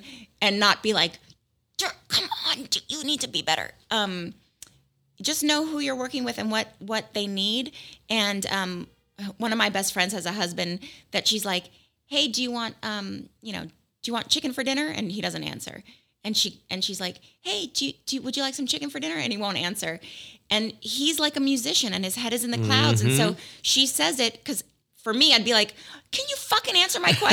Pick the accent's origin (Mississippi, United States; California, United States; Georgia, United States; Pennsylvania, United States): California, United States; Malibu; I grew up in Malibu, and I went to an elementary school there called Webster Elementary.